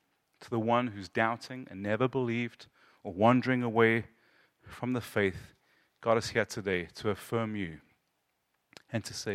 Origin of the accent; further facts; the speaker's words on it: South Africa; I'm from South Africa. I was very involved in Black African culture in my life. The songs that we sing in the Zulu church are very, very different from the songs we sing in America.